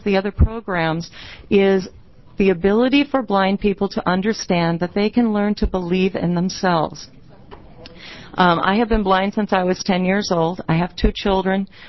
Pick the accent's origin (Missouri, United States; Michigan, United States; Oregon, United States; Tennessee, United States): Oregon, United States; Springfield; I'm from Springfield, Oregon.